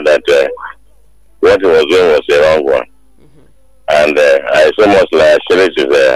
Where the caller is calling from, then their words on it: Dakar, Senegal; I'm calling from Dakar.